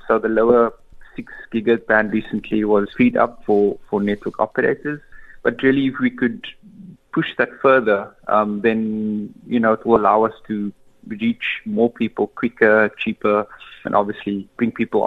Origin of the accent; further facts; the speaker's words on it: Cape Town, Western Cape, South Africa; I grew up on the Cape Flats, in between Manberg, Steenberg, Otjie, Zikoflay.